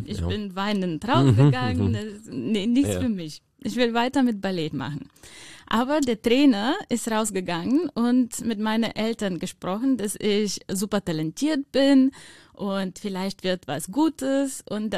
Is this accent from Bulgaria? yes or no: yes; Bulgaria; Ja, also ich komme aus Bulgarien.